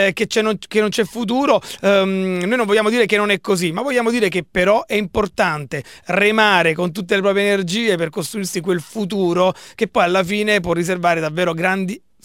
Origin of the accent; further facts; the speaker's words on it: Avellino, Campania, Italy; questa è proprio la tappa più vicina a casa mia. Tutti sanno che io sono di Avellino